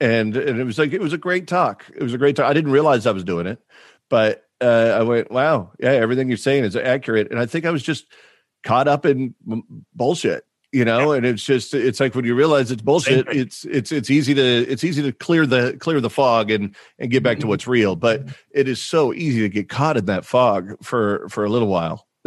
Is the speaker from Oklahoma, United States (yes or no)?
yes; Oklahoma, United States; also born or lived in Massachusetts; They were never on television, you know, where I was growing up in Oklahoma and Massachusetts.